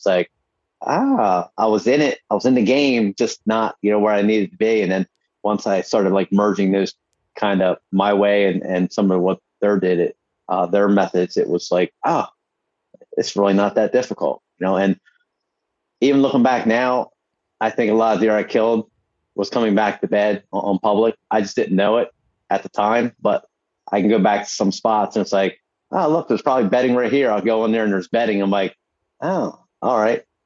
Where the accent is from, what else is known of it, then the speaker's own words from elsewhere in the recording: New Jersey, United States; hunt New Jersey to hunt mountains, swamps, all in my home state